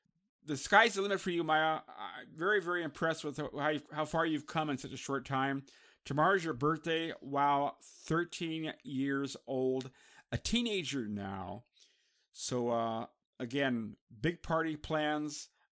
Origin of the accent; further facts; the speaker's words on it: San Francisco, California, United States; from her new experiences in San Francisco, my hometown.